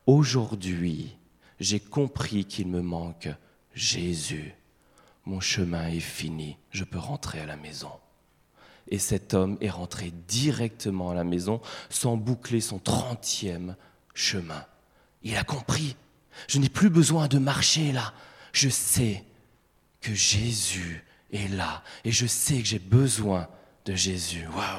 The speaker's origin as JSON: {"language": "French", "region": "Grand Est", "country": "France", "said": "on était beaucoup de Grenoble, il y avait quelques-uns de Belgique, moi j'étais d'Alsace."}